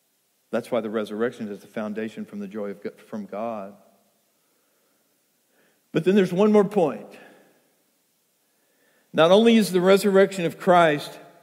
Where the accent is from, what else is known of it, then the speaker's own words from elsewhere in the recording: United States; We from the United States aren't super familiar with what coronations are.